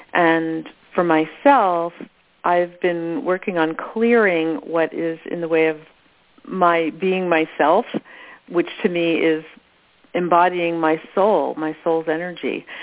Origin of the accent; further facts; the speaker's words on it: New York, United States; now in Bancroft, Canada; I'm from New York and now living in wonderful Bancroft.